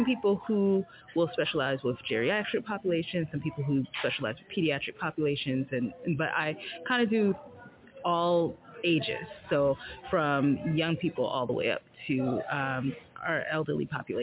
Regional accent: Bronx, New York, United States; now in Weehawken, United States; I'm originally from the Bronx. I am now living in Weehawken, New Jersey.

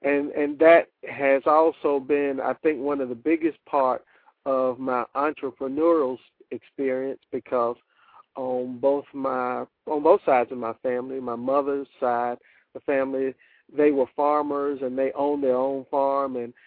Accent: Greensboro, North Carolina, United States; I'm a native of North Carolina. Lived in Greensboro all my life, and then went to school in Durham, North Carolina Central University

